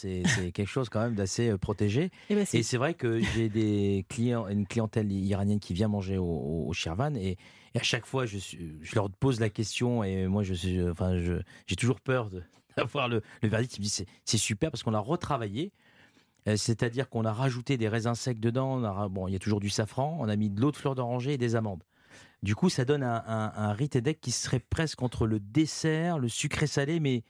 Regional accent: Oran, Oran Province, Algeria; J'ai grandi avec. D'abord, la cocotte minute qui siffle à Oran

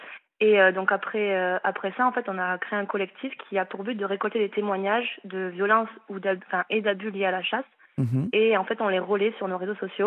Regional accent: Occitanie, France; now in Barcelona, Spain; j'ai 27 ans, je suis originaire de l'Aveyron, mais je vous appelle de Barcelone où j'habite actuellement.

